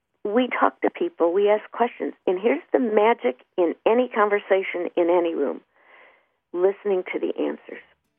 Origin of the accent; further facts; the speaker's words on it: Chicago, Illinois, United States; Well, you know, I grew up in Chicago, and our first question is, where did you eat pizza?